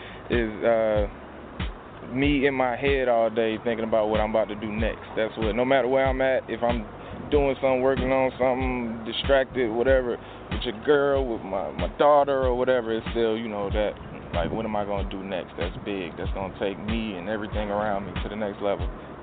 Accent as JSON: {"language": "English", "town": "Atlanta", "region": "Georgia", "country": "United States", "tie": "born or raised there", "said": "My family's from up top, but I was raised in Atlanta."}